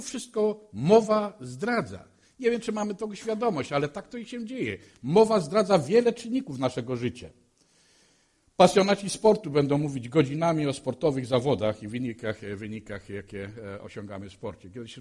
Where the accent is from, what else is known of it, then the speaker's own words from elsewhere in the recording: Silesian Voivodeship, Poland; No bo ja też jestem Ślązakiem i doskonale tą mowę rozumiem.